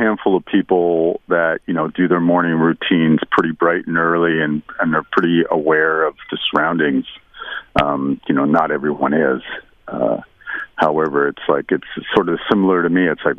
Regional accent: Alberta, Canada; I come from Alberta, where we have a lot of eagles, and you know, growing up there and visiting British Columbia and the mountains, I mean, eagles are pretty commonplace.

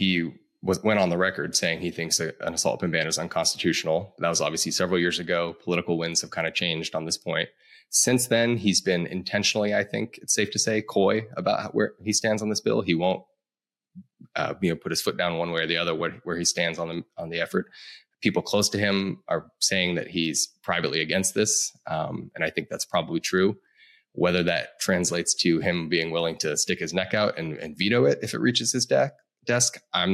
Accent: Colorado, United States; So out of big news out of my home state, for the first time in the state's history

